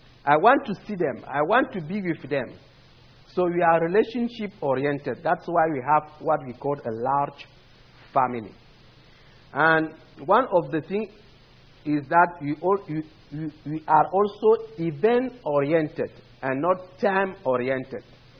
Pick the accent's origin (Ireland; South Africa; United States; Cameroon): Cameroon; first language Eton; English is a second language; My native language is Eton, and I know Ewondo, and I can also understand Bulu.